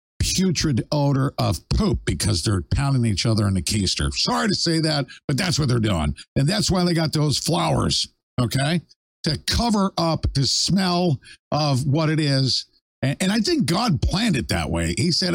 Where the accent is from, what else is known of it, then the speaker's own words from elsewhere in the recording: Cohoes, New York, United States; this guy's from my hometown in Cohoes, New York.